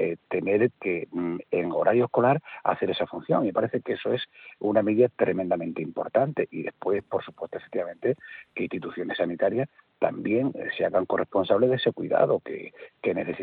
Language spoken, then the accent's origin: Spanish; Extremadura, Spain; digo Extremadura porque yo soy de origen extremeño